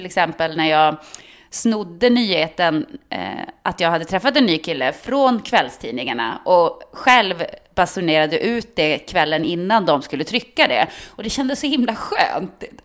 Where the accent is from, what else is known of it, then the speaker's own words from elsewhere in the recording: Norrland, Sweden; Men jag vet inte om det är för att jag är från Norrland.